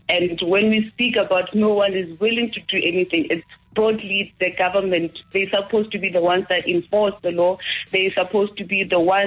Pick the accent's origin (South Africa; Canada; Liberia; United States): South Africa; Limpopo; And I'm from Limpopo, let me just tell you.